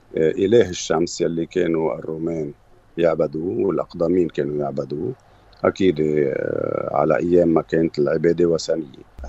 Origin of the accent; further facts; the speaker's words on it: Ain Akrin, North Governorate, Lebanon; بقريتنا عين عكرين الرسوم البلدية منخفضة، ما في عنا أوتيلات وما وريزورتس، وما في عنا مصانع